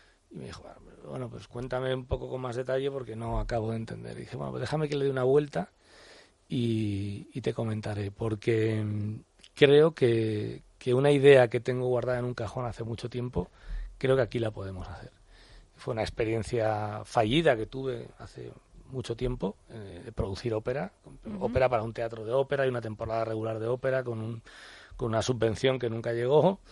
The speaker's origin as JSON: {"language": "Spanish", "town": "Bilbao", "region": "Basque Country", "country": "Spain", "said": "yo soy bilbaíno, con lo cual estoy en mi casa, estoy en mi tierra"}